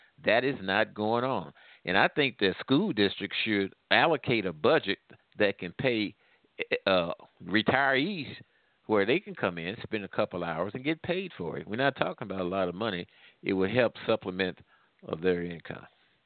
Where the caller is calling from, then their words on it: Midwest, United States; I'm calling from the Midwest.